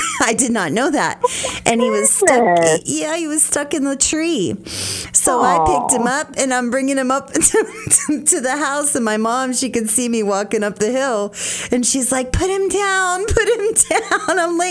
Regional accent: Ohio, United States; So I grew up in Ohio, so it was very different than Florida, and we had a lot of land behind us.

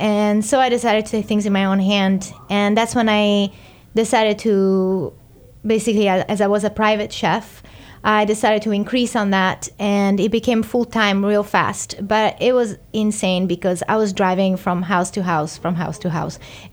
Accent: Italy; English is a second language; now in United States

